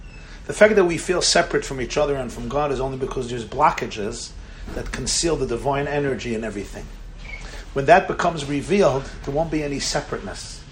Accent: Brooklyn, New York, United States; I grew up in the Crown Heights section of Brooklyn, at the feet of the Lubavitcher Rebbe, of blessed memory.

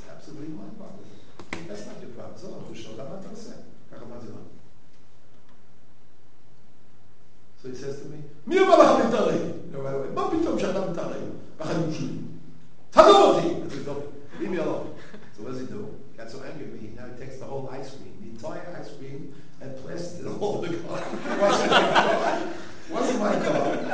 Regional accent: New York, United States; I got my point across. I'm from New York. I'm not afraid of that.

